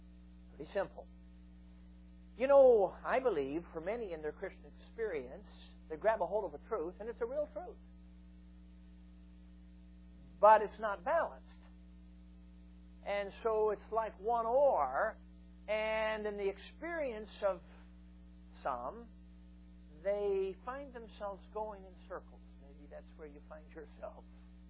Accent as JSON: {"language": "English", "town": "Chicago", "region": "Illinois", "country": "United States", "tie": "born or raised there", "lives_now": "Michigan, United States", "said": "Now, I'm a Chicago boy, though I've based out of Michigan since 98. I grew up in Chicago. I'm a city boy."}